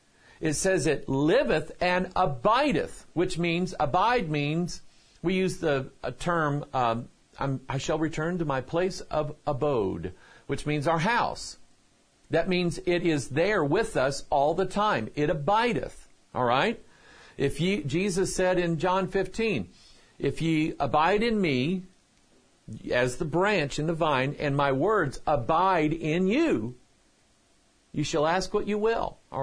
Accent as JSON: {"language": "English", "town": "Pine Bluff", "region": "Arkansas", "country": "United States", "tie": "born there", "said": "I was born in Pine Bluff, Arkansas, just a few miles away from a paper mill."}